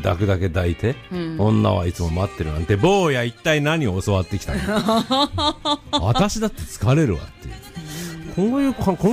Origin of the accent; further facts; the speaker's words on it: Yokosuka, Kanagawa, Japan; 俺同じ横須賀出身なんですよ。